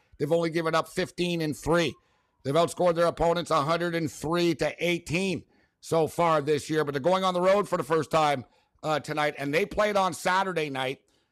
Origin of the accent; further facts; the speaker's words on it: Montreal, Quebec, Canada; And they know I'm from Montreal.